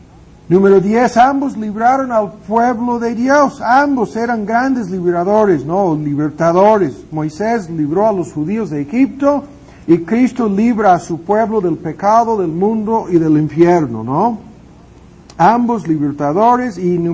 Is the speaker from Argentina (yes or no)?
no; United States; Spanish is a second language; Y como soy gringo, nadie se ofendería.